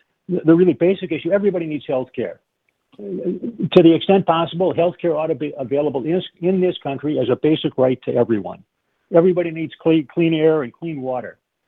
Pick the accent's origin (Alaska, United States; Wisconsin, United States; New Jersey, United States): Wisconsin, United States; Brooklyn; born there; Yeah, I was born in Brooklyn, Wisconsin. I'm a fourth-generation Wisconsinite.